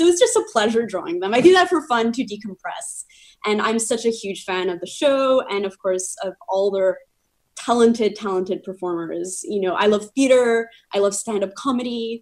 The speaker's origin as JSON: {"language": "English", "country": "Poland", "said": "I'm from Poland originally."}